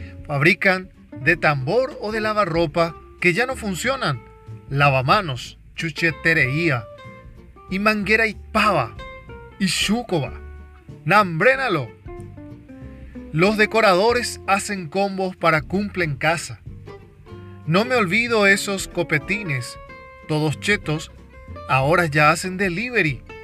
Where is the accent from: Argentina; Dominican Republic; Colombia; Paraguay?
Paraguay; somos ballet los paraguayos.